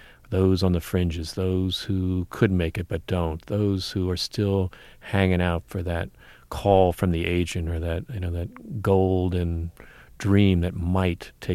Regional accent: East Coast, United States; I come from the East Coast, and part of my journey was, as it is with many people, is let me get out of town, let me get as far away from where I grew up as possible

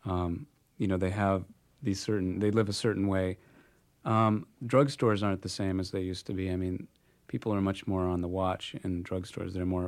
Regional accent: Darien, Connecticut, United States; moved away; also born or lived in Portland; I grew up in Darien, Connecticut, which is a really WASPy town, And then my family moved to Portland.

